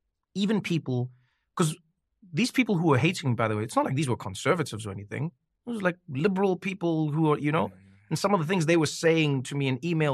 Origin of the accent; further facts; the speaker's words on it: South Africa; now in United States; Again, my gift and my curse was that I came from South Africa. So I know, like, top quality racism. So, when I came to America